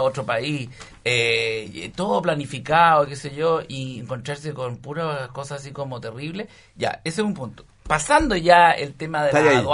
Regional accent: Chile; me dice la niña, ¿vos sos chileno? Y todo lo que estaban ahí, ¿sabes? Yo le dije, sí.

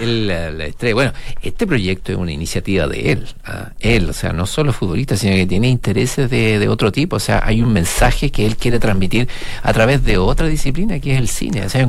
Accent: Chile; una historia no solo que nos identifica a nosotros como chilenos

